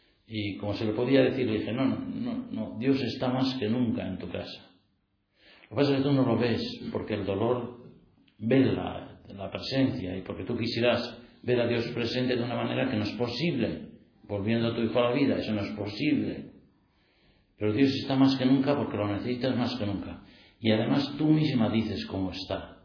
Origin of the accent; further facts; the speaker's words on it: Villava, Navarre, Spain; Esa noche yo dormí en casa de mi madre, yo soy de Villava, y dormí allá.